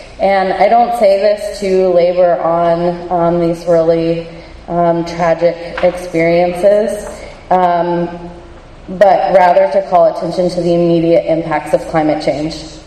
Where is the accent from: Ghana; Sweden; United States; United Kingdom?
United States; Texas; now in Springfield, United States; This wasn't on my testimony, but I'm from Texas, and Massachusetts, y'all trying to do some Texas-style environmental stuff, and it's not cool.